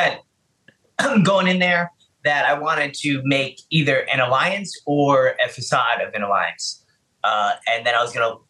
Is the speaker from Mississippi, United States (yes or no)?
no; Bronx, New York, United States; Like he's from Philly, I'm from the Bronx.